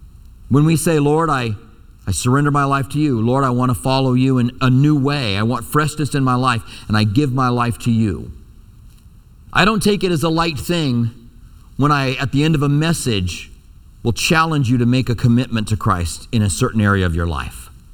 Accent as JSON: {"language": "English", "region": "Iowa", "country": "United States", "tie": "born there", "said": "I was born in Iowa and we would take vacations in Iowa."}